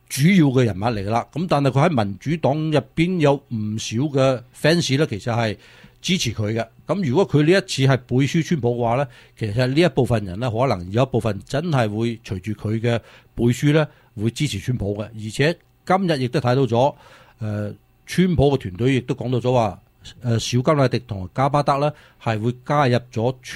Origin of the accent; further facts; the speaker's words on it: United States; 唔係我哋美國人最佳選擇啊！